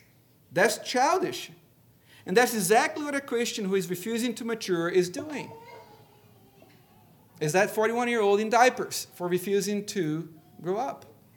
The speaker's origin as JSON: {"language": "English", "country": "Brazil", "tie": "born or raised there", "said": "I grew up in Brazil, and there was always a fight against dengue fever."}